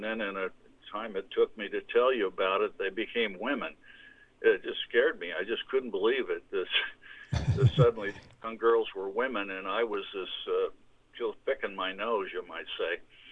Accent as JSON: {"language": "English", "town": "San Francisco", "region": "California", "country": "United States", "tie": "born or raised there", "said": "I didn't grow up in San Luis Obispo. I grew up in the San Francisco area. I went to college at Cal Poly."}